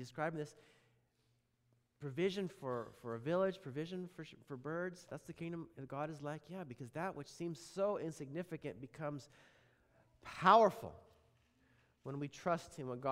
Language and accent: English; Montana, United States; was speaking to followers in Montana, okay? My home state.